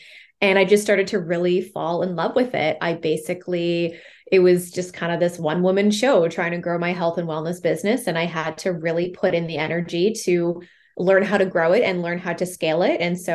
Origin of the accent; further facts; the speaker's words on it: Canada; And I actually went to University of Toronto. I am from Canada. I went to University of Toronto to initially become a teacher.